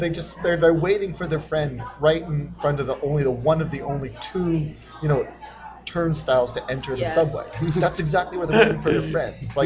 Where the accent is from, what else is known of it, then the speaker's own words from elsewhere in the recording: Canada; I'm Canadian, so I just don't think I could ever do that in a billion years.